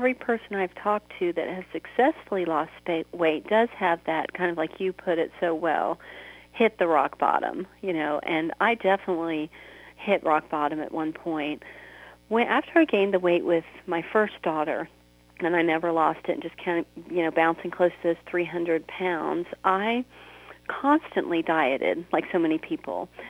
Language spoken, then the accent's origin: English; Florida, United States; now in West Tennessee, United States; I am from the Mid-South. We live in West Tennessee right now, but I did grow up in Florida, and so kind of more consider myself a Florida native, although we certainly are enjoying Tennessee.